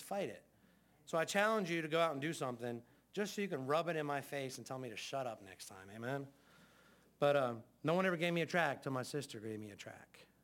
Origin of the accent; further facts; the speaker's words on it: United States; Because as American Christians, we don't sacrifice.